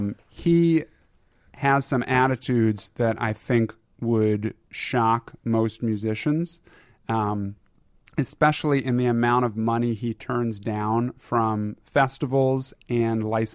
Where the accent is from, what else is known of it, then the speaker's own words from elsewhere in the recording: Louisville, Kentucky, United States; because we're both from Louisville and I was there for Passover, L'Chaim